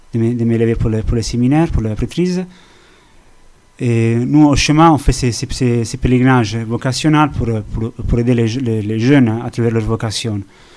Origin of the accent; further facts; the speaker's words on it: Rome, Lazio, Italy; French is a second language; moved away as an adult; now in France; Je ne voulais pas rester à Rome, parce que je suis de Rome.